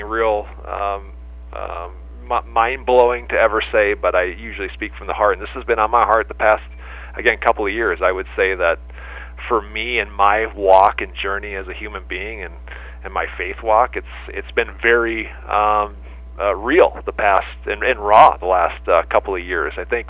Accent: Montevideo, Minnesota, United States; Well, I'm from Montevideo, graduated in 97, so I'm from the area

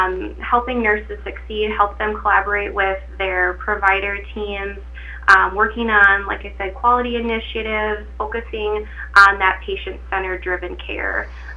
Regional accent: Dawson, Minnesota, United States; I am originally from the Dawson-Boyd area, grew up there and graduated from Dawson High School

